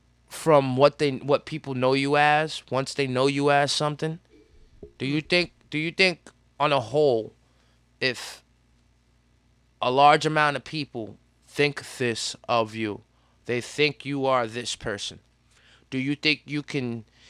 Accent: Flushing, New York, United States; I mean, yo, I grew up in Queens, Flushing, Queens.

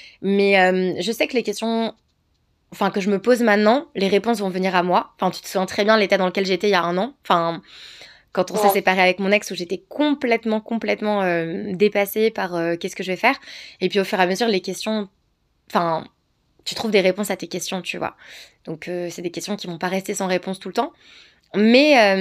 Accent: France; 35 ans, genre, je suis pas si jeune, mais pas si vieille non plus. Et je suis perdue entre deux pays. Tu vois, je suis française. Genre, la France, c'est un pays que j'adore et c'est mon pays. Tu vois, j'ai grandi là dans ce pays

